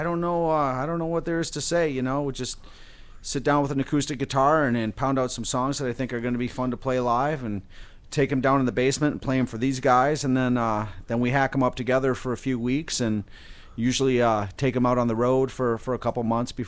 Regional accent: Michigan, United States; This is about a cat that I had when I was a kid, and I grew up in the Upper Peninsula

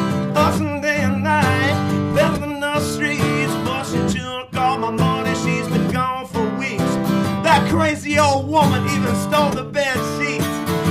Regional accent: Beaverton, Michigan, United States; Beaverton, Michigan, up there just south of Lake Houghton Lake, right in the middle of the Mitt, about 2.5 hours north of here.

